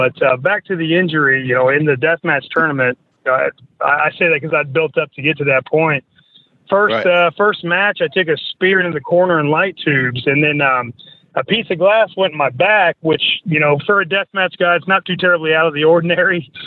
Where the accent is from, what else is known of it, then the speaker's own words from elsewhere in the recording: Indiana, United States; I grew up in Southern Indiana and frequently went to the Evansville USWA shows.